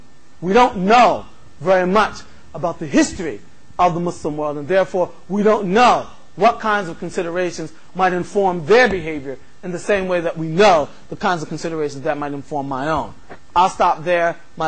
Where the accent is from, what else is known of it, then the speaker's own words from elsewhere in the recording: Philadelphia, Pennsylvania, United States; I mean, I think from Philadelphia. I mean, that's my hometown.